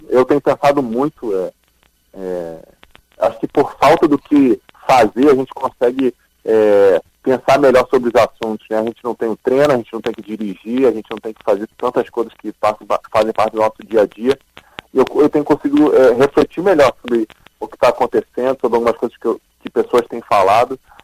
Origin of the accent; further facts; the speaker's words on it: Rio de Janeiro, Brazil; now in Porto Alegre, Brazil; eu sou carioca. Minha família é toda do Rio de Janeiro.